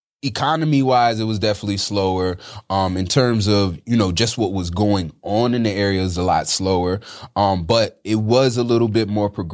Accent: Bronx, New York, United States; also born or lived in Manhattan; So I'm originally from the Bronx. I was in between the Bronx and Manhattan. My father's Manhattan. My mom was in the Bronx. Lived down there for about 9 years. Lived in Tracy Towers.

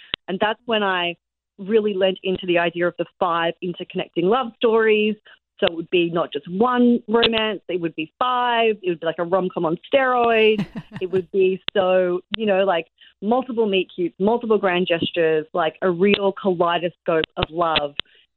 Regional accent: Australia; now in New York, United States; I spent time in my 20s in Australia when I was living in Sydney. I'm Australian, trying to, you know, write TV shows, write pilots

